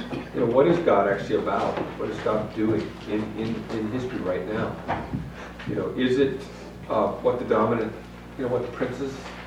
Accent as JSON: {"language": "English", "town": "Mercer Island", "region": "Washington", "country": "United States", "tie": "born or raised there", "said": "I grew up on Mercer Island, which is a wealthy suburb of Seattle, and grew up with all kinds of benefits, you know, water skiing on the lake every day during the summer, and skiing every weekend up in the Cascades"}